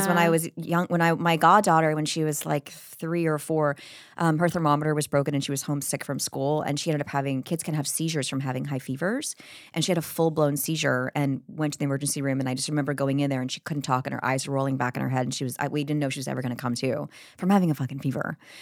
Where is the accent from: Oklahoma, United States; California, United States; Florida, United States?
Florida, United States; also born or lived in New York; I grew up in Florida for a little bit when my mom had agoraphobia and we had to like move from New York when I was a kid, like to my grandma's for fourth grade